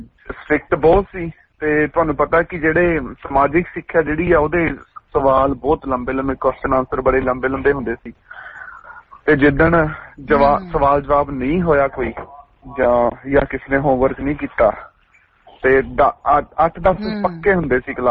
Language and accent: Punjabi; Alipur, Punjab, India; ਸਾਡਾ ਮੇਰਾ ਪਿੰਡ ਹੈਗਾ ਅਲੀਪੁਰ, ਉੱਥੇ ਸਰਕਾਰੀ ਸਕੂਲ ਚ ਮਤਲਬ ਤੀਸਰੀ ਚੌਥੀ ਪੰਜਵੀਂ ਉੱਥੇ ਕੀਤੀ ਜੀ